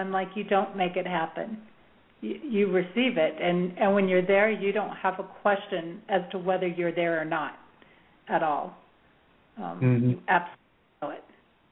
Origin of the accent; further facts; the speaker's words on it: Manhattan Beach, California, United States; I grew up in Manhattan Beach and have a lot of friends around Santa Barbara and spent several years in the Central Coast